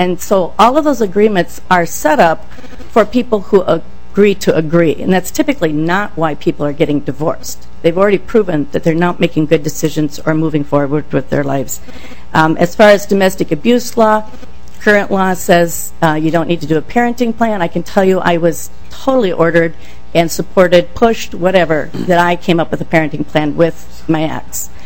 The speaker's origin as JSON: {"language": "English", "town": "St. Paul", "region": "Minnesota", "country": "United States", "said": "I am from St. Paul."}